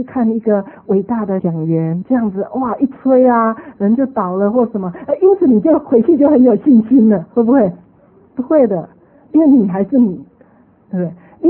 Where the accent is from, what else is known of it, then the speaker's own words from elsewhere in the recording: China; 我们中国人就知道说江山易改，本性难移哈